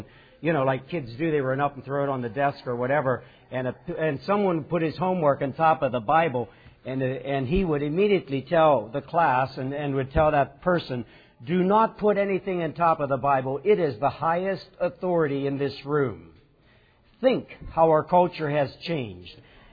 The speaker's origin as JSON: {"language": "English", "town": "Belleville", "region": "Pennsylvania", "country": "United States", "tie": "born or raised there", "said": "When I think back when I went to school, public school in Belleville, and I was raised in the Beachy Amish Church."}